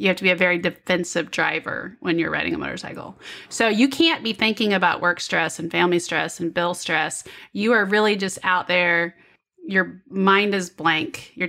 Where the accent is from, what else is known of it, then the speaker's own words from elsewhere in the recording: Kansas City, Kansas, United States; Because I'm from Kansas City, but I'm on the Kansas side.